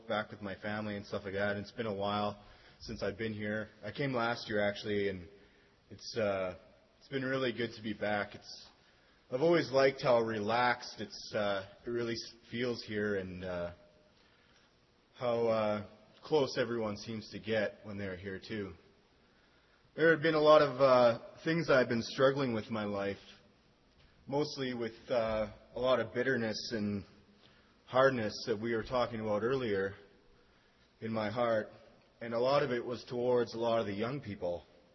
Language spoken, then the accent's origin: English; Edmonton, Alberta, Canada; from Edmonton.